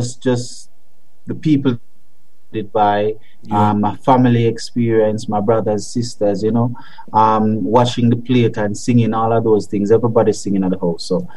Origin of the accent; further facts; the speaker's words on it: Old Harbour, Saint Catherine, Jamaica; also born or lived in Spanish Town; Well, it was mainly in St. Catherine, Old Harbour, between Old Harbour and Spanish Town. I was born in Spanish Town